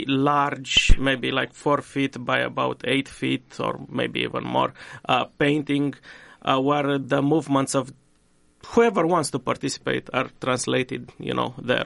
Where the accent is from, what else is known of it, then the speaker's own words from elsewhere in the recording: Romania; English is a second language; moved away as an adult; also born or lived in Nashville; now in Iowa, United States; eventually I say, yeah, originally I'm from Romania.